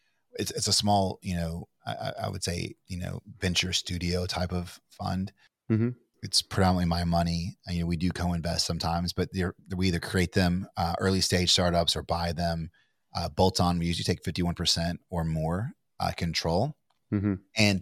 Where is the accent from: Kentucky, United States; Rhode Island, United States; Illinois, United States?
Kentucky, United States; I'm from Kentucky, but I don't think I sound from Kentucky.